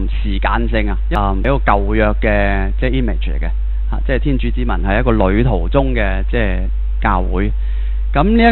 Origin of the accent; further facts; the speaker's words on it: Hong Kong; 我哋香港人都唔成熟嘅，啲公民意識又低